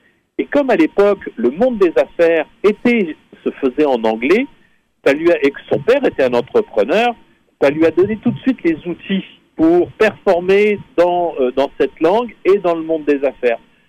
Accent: France; now in Quebec, Canada; parce que je suis originaire de France

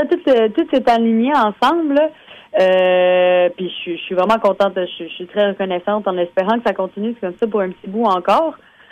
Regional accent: Acadia, Canada; en tant qu'Acadienne

